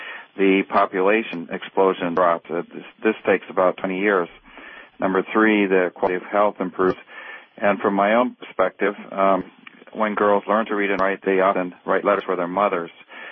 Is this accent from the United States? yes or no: yes; Minnesota, United States; also born or lived in Tanzania; I grew up in Africa 15 years. My parents were, I'm Midwestern, Minnesota.